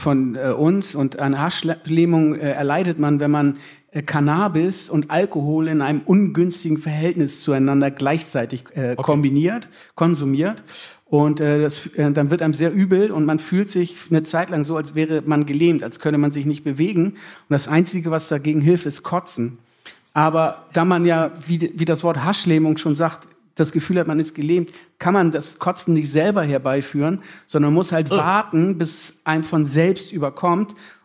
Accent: Schenefeld, Schleswig-Holstein, Germany; Richtig, ich komme aus Schenefeld, ein kleines, verschlafenes Örtchen am Stadtrand.

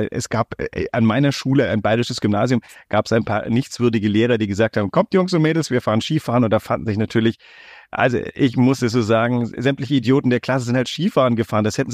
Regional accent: Greece; Nicht, dass ich bin ja in Griechenland groß geworden.

